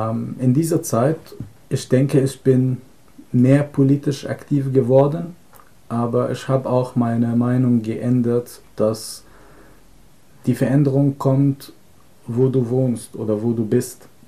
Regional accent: Egypt; born there; German is a second language; Also ich sehe mich selbst auch teilweise als Afrikaner, weil ich bin in Ägypten geboren und Ägypten ist in Afrika.

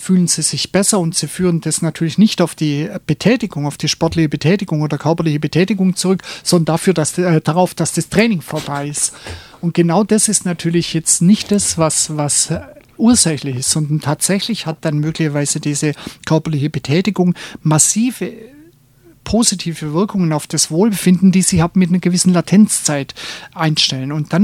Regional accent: Baden-Württemberg, Germany; Also ich denke, für mich ist das als Schwabe einigermaßen Synonym, Spaß und Freude.

